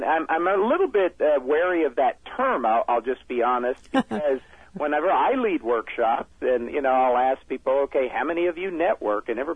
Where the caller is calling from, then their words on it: Los Angeles, California, United States; I'm in Los Angeles.